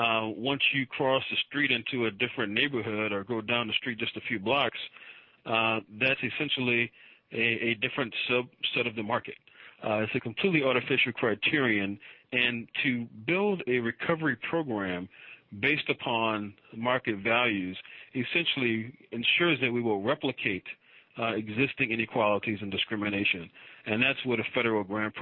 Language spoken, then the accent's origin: English; New Orleans, Louisiana, United States; I was born and raised in New Orleans myself.